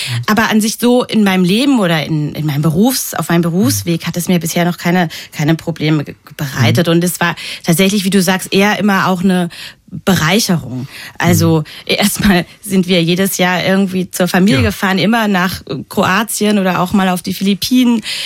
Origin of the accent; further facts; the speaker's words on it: Balingen, Baden-Württemberg, Germany; Balingen ist eine kleine Stadt in der Nähe von Tübingen, an der Schwäbischen Alb. Da bin ich aufgewachsen und geboren auch und so.